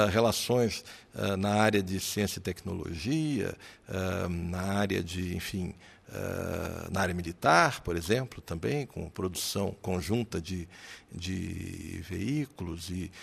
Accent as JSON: {"language": "Portuguese", "region": "Rio de Janeiro", "country": "Brazil", "said": "mas eu, como carioca, sou ainda mais otimista."}